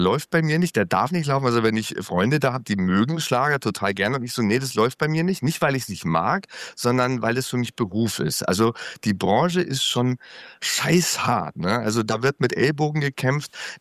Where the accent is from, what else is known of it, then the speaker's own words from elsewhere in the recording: Bavaria, Germany; Naja, ich komme ursprünglich aus Bayern. Ich bin in Baden-Württemberg ausgerutscht